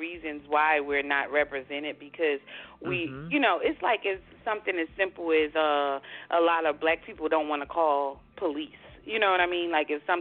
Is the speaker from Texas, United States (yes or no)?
no; Newark, New Jersey, United States; in the community I grew up in Newark, you almost never hear of any meetings or anybody going to meetings.